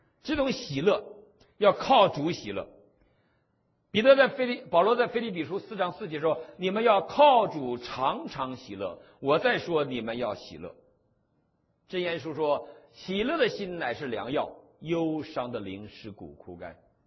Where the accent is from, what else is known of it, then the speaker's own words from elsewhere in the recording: China; 他们还对我大陆人有点这个歧视